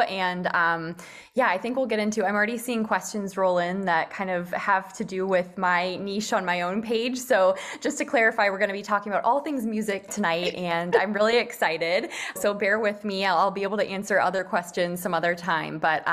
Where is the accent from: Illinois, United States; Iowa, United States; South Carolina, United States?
Iowa, United States; but I transferred schools back to my home state of Iowa